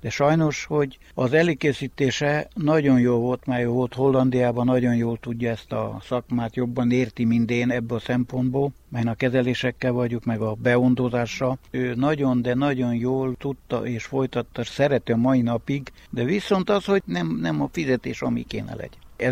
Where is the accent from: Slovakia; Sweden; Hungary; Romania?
Romania; Istvánháza, Mureș County; Istvánházán születtem 1965. december 17. Most jelenleg a helyi község állatorvosával dolgozom. Én már 42 éve dolgozok itt a községben